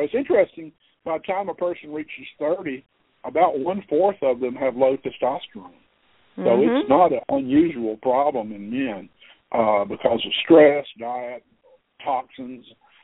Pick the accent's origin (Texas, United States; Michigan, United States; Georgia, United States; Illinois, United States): Georgia, United States; I'm saying herbs because I'm from South Georgia.